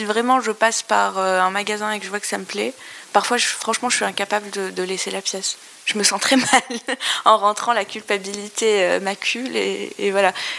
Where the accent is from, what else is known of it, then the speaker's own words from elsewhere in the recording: Algeria; alors que je viens d'Algérie où le pain est posé à chaque repas.